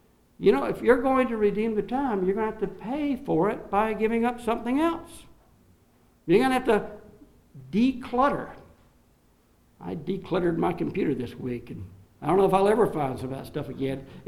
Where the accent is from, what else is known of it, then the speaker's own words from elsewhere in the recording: the South, United States; but you're from New England, we're from the South.